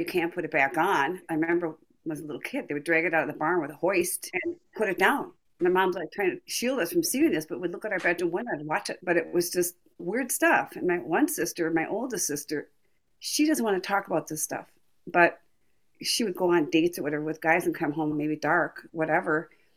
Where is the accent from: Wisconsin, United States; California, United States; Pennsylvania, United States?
Wisconsin, United States; Appleton; I'm from Wisconsin. I grew up in Appleton, Wisconsin. We lived on a farm.